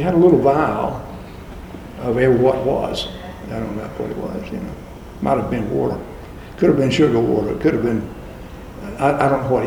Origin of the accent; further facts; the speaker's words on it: North Carolina, United States; Between Bailey and Spring Hope, Stanhope, Place Chapel.